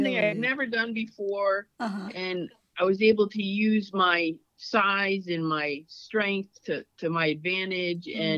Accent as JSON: {"language": "English", "town": "North Haven", "region": "Connecticut", "country": "United States", "tie": "born or raised there", "said": "It was a pretty fabulous place to grow up. A young suburban area, you know, converted from a lot of farming into this like great suburbia."}